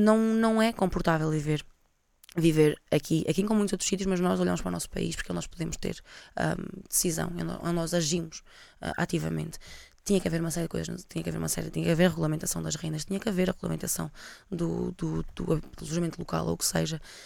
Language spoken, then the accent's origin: Portuguese; Coimbra, Centro, Portugal; Eu sou cá de Coimbra e eu lembro-me quando fui para a universidade